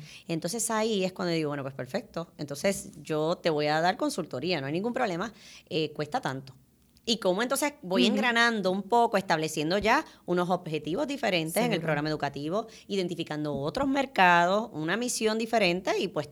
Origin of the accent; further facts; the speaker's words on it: Puerto Rico; me miraban esta cara de latina que yo tengo y me decían, tú hablas español, ¿verdad? Y yo le decía, sí, yo soy boricua.